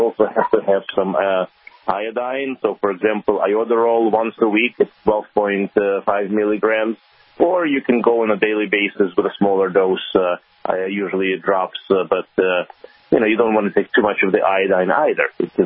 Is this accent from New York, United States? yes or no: yes; New York, United States; I grew up in New York for the most of my life.